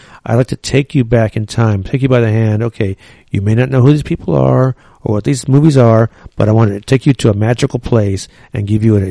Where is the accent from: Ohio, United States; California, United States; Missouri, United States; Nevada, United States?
California, United States; Oakland; You know, if you growing up in East Oakland in the 50s, you'd see these movies on TV in the afternoons and the early evenings